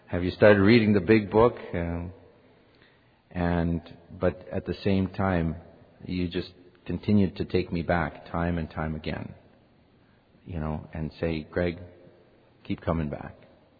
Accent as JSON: {"language": "English", "town": "Winnipeg", "region": "Manitoba", "country": "Canada", "said": "I'm from Winnipeg, Manitoba, Canada, which is directly straight north from here. If you know where Minneapolis is, it's another 500 miles north."}